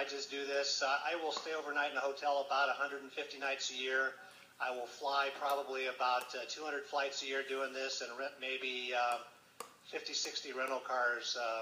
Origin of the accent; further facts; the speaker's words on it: Peoria, Illinois, United States; I grew up in Peoria, Illinois, and Peoria has a quarter-mile high-banked dirt oval